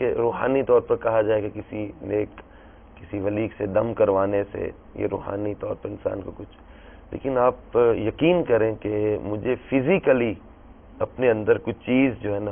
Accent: Mandi Bahauddin, Punjab, Pakistan; چھوٹا سا ہمارا علاقہ ہے منڈی بار برٹن جہاں سے میں بلانگ کرتا ہوں.

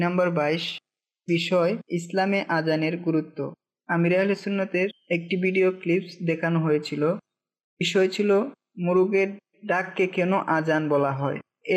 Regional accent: Habiganj, Sylhet Division, Bangladesh; আমার বাড়ি সিলেট হবিগঞ্জ।

